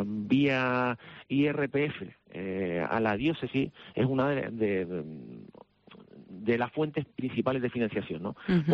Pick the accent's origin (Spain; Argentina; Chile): Spain; Agaete, Canary Islands; yo que soy de Agaete